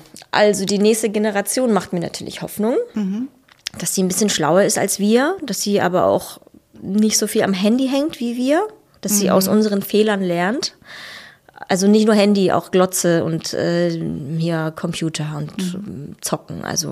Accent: East Germany, Germany; weil ich bin ja auch im Osten aufgewachsen und bin hier geblieben, absichtlich.

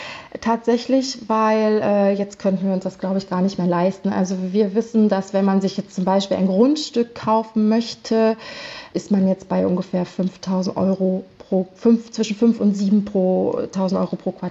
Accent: Lutherstadt Wittenberg, Saxony-Anhalt, Germany; moved away as an adult; also born or lived in Leipzig; now in Saint-Malo, France; Ich komme ja ursprünglich aus Lutherstadt-Wittenberg. Leipzig, dort habe ich 5 Jahre gelebt und meine Ausbildung gemacht.

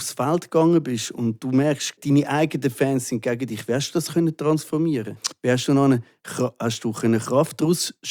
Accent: Zurich, Switzerland; Wir sind aus Zürich angekommen. Kids, oder? Wir sind nicht die coolen Zürcher gewesen

